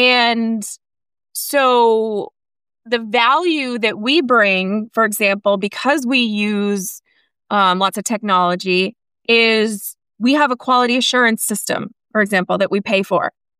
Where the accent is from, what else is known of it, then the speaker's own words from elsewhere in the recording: New England, United States; accent: New England; There's my New England accent coming out.